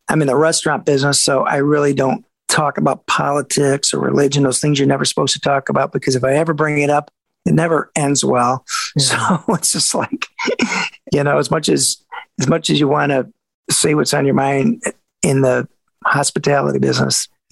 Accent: Detroit, Michigan, United States; We tried to get that vibe, and we are from Detroit.

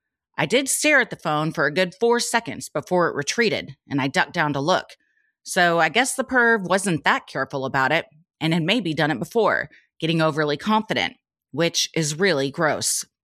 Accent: Netherlands; English is a second language; So I'm from the Netherlands.

